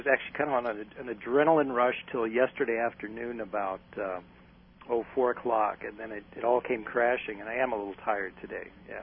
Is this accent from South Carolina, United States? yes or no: no; Omaha, Nebraska, United States; also born or lived in California; Yeah, I'm born and raised in Omaha, Nebraska, so I am a Cornhusker fan.